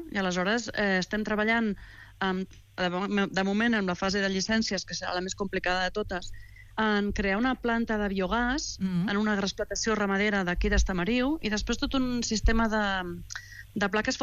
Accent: Barcelona, Catalonia, Spain; Jo soc de Barcelona, també, fa 28 anys que estic aquí

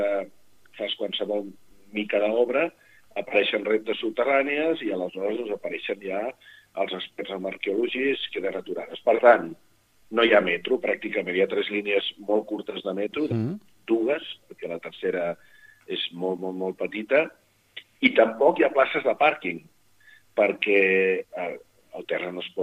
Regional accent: Catalonia, Spain; Moltíssima gent a la que ens identifiquen com a tals, com espanyols, tot i que nosaltres sempre diem primer que som catalans.

